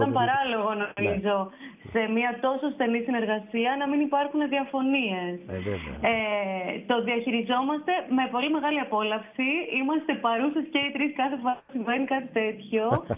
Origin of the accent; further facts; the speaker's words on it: Avdira, Eastern Macedonia and Thrace, Greece; Και το τελευταίο 1,5 χρόνο ζω στα Άβδυρα, που είναι το χωριό μου στην Ξάνθη.